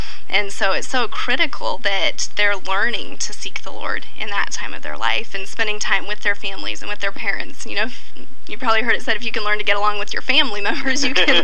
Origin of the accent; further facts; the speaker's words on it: South Dakota, United States; born there; also born or lived in Germany; So we actually didn't move around nearly as much as most military families do. I was born in South Dakota and then lived in Germany and then here, and this is where my dad retired.